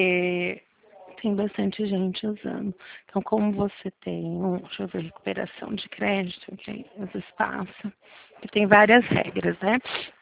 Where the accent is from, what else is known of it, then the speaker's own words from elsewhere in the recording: Porto Ferreira, São Paulo, Brazil; Eu sou do estado de São Paulo, interior. Conhece Porto Ferreira?